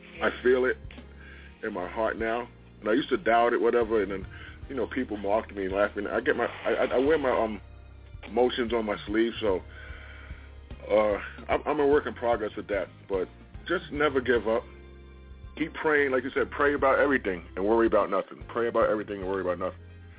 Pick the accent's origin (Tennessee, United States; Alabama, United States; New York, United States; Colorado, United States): New York, United States; New York City; growing up in the South Bronx and everything, as I shared a lot of stuff, moved out to Long Island for 23 years